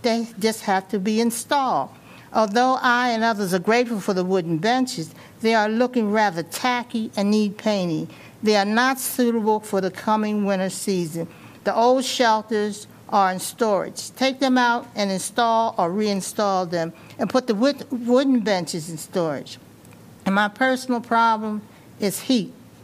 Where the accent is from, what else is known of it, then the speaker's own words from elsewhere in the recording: Iowa City, Iowa, United States; I'm from Iowa City.